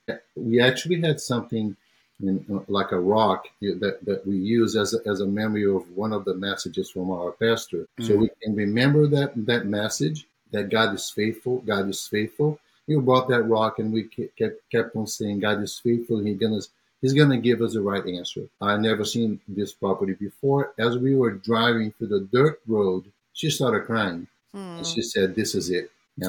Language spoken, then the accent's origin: English; Brazil; I'm from Brazil. So the warm weather, we have this in common.